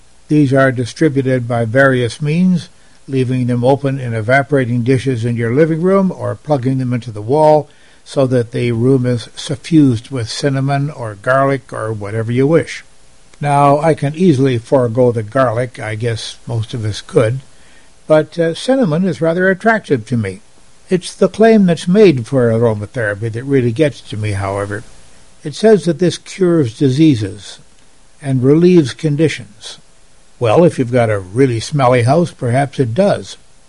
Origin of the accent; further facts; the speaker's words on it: Toronto, Ontario, Canada; I recall that when I was attending grade school in Toronto, Canada, where I was born and almost raised, there existed a pair of schoolyard bullies